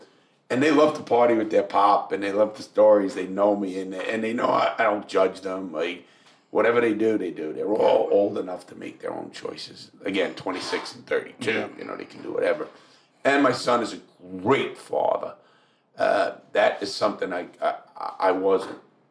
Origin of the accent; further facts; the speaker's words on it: Northeast, United States; You know, we grew up in the Northeast, so you know what that fucking life is like.